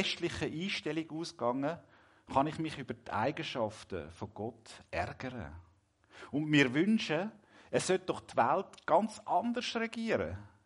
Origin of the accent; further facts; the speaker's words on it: Switzerland; wie das Scheidungsrate bei uns in der Schweiz in etwa zu liegen kommt.